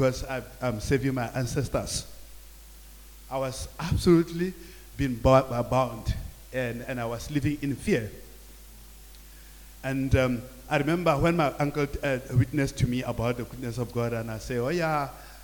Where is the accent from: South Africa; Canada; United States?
South Africa; I was called a traitor in my home country, South Africa.